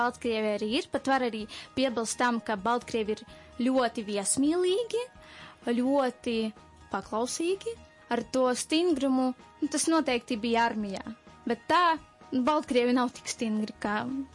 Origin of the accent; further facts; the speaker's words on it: Daugavpils, Latgale, Latvia; mēs esam no Daugavpils